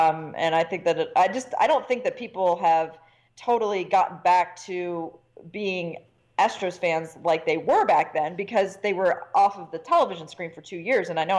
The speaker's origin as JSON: {"language": "English", "region": "Midwest", "country": "United States", "also_born_or_lived": "Houston", "said": "I was from the Midwest, and then I moved to Houston"}